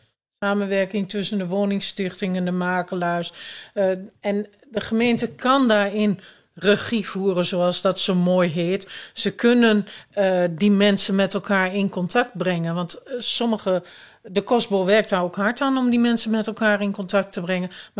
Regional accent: Hengelo, Overijssel, Netherlands; also born or lived in Almelo; Ik ben hier geboren, niet getogen. Ik ben in Hengelo opgegroeid. Teruggekomen voor de liefde van mijn leven. En ik ben hier inderdaad ook naar school gegaan.

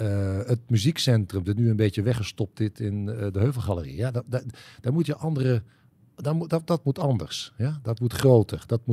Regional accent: Netherlands; born there; now in North Brabant, Netherlands; Ik ben in het Westen geboren, maar ja, als ik ooit gepensioneerd raak, dan ga ik bij het VVV werken, want ik ben een echte Brabander geworden.

